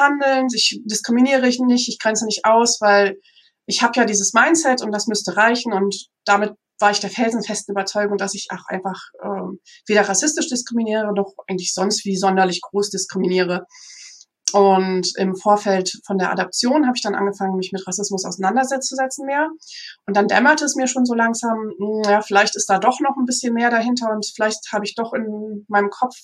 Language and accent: German; North Rhine-Westphalia, Germany; Ich selber bin aufgewachsen im Münsterland, in einem sehr, sehr weißen Umfeld, sehr heteronormativ, also einfach ein Umfeld, was so echt richtig durchschnittlich ist